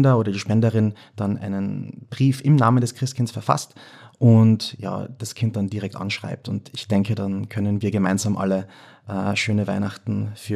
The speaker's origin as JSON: {"language": "German", "region": "Carinthia", "country": "Austria", "said": "wie man am Dialekt erkennen kann, bin ich aus Kärnten."}